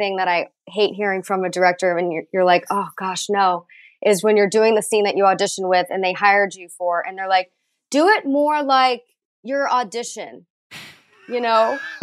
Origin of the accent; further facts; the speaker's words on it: Dallas, Texas, United States; now in Los Angeles, United States; Yes, I am from Texas, but I've been out here for about 11 years now, so I consider myself more an LA-in.